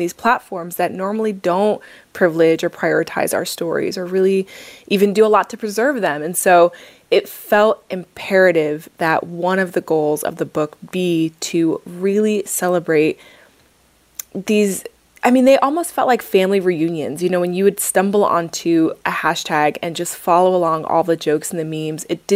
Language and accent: English; Virginia, United States; I'm also from Virginia. My dad's from South Carolina, and there were always Chitlins at my house as well.